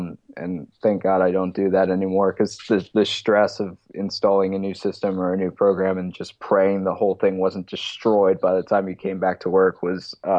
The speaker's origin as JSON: {"language": "English", "region": "Florida", "country": "United States", "tie": "born or raised there", "said": "Florida's my home state."}